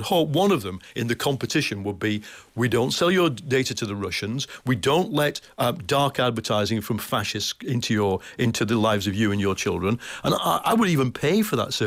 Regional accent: Wigan, North West England, United Kingdom; How does the street of my hometown, Wigan in Lancashire, it's like a zombie movie, to be honest.

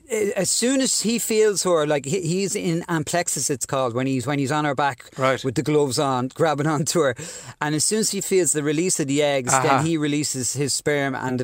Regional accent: Dublin, Leinster, Ireland; I grew up in Dublin

